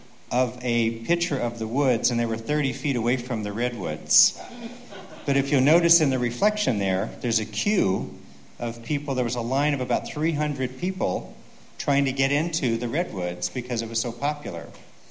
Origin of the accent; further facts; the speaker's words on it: Alaska, United States; So since I'm from Alaska and my governor is running around the United States telling them what she believes